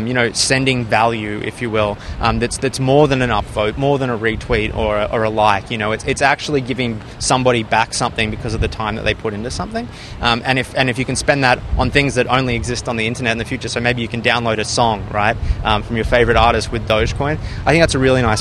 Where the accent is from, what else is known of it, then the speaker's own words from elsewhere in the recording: New South Wales, Australia; now in Sydney, Australia; born and raised on the Central Coast just north of Sydney, and I've been living in Sydney for about 5-6 years now.